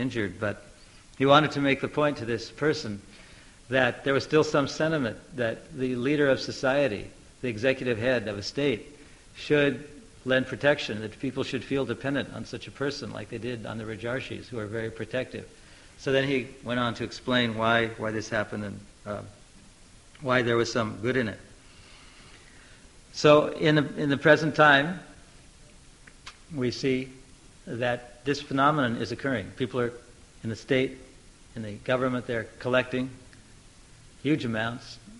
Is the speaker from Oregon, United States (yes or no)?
yes; Oregon, United States; When I was young, I grew up in Oregon, all the liquor was dispensed in the state-owned liquor stores.